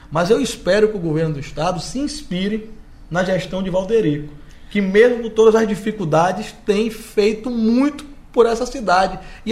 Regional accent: Ilhéus, Bahia, Brazil; ali que eu passei a minha infância, comendo acarajé no Clube Social, ontem na 2 de julho, hoje pela manhã, parei ali na Praia do Cristo, então enfim, é um lugar que eu tenho história, né? Eu morei em Ilhéus, na Avenida Cidade Nova

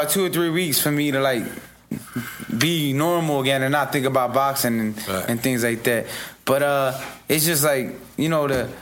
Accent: Philadelphia, Pennsylvania, United States; Like, if we Puerto Rican, we Puerto Rican. Just because we was raised in Philly, we raised in a different place, and you don't make us not Puerto Rican.

